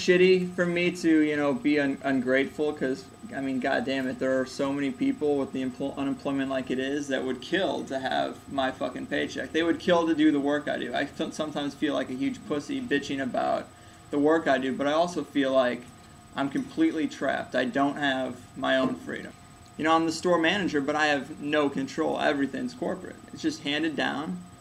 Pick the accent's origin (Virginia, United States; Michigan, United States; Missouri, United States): Missouri, United States; St. Louis; But I'm from St. Louis, and in Missouri, there are not a lot of choices.